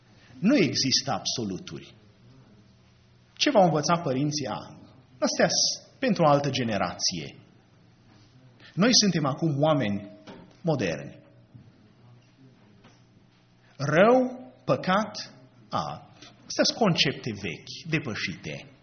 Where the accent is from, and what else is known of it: Romania; born or raised there